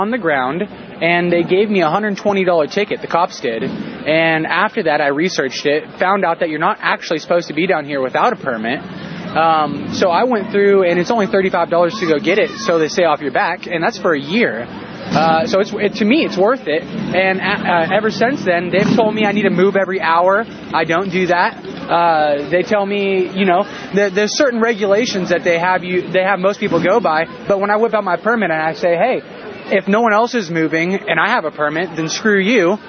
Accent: California, United States; I am. I'm from the East Bay. I've been out here for about 4 years, but doing my art for about 2 months now.

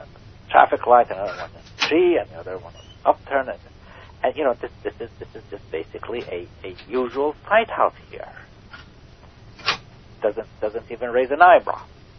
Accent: Iran; I'm from Iran.

